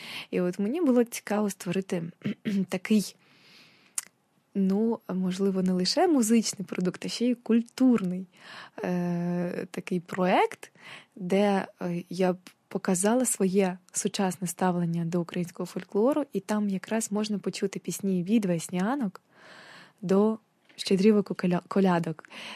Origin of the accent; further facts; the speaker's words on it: Kyiv, Ukraine; Я з Києва, причому я корінна київ'янка.